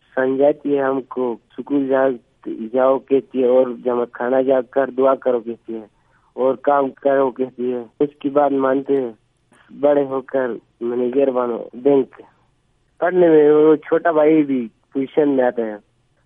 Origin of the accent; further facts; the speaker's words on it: Gahkuch, Gilgit-Baltistan, Pakistan; میرا امی کا نام سلیمہ ہے, میرا گاؤں کا نام گاگوچ بالا جمال آباد.